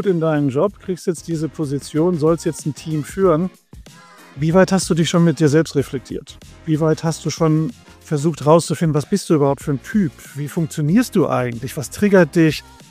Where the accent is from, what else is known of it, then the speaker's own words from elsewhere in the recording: Wesel, North Rhine-Westphalia, Germany; born there; now in Burscheid, Germany; Ich bin im schönen Wesel geboren am Niederrhein, bin seit vielen, vielen Jahren aber begeisterter Burscheider. Das ist in der Nähe von Köln. Ich lebe hier mit meiner Familie